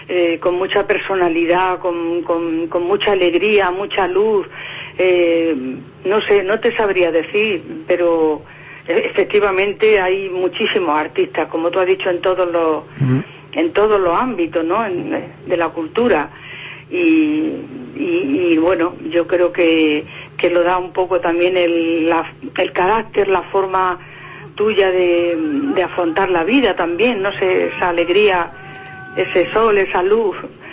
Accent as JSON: {"language": "Spanish", "region": "Andalusia", "country": "Spain", "lives_now": "Madrid, Spain", "said": "no me he sentido fuera de mi tierra, porque Madrid y Andalucía son muy parecidas, ¿no?"}